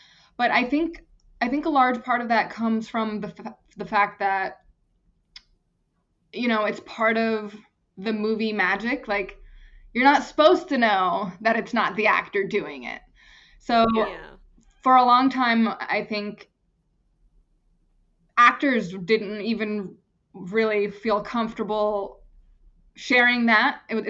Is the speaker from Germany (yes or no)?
yes; Germany; English is a second language; Hello, casting directors, I'm German, you know?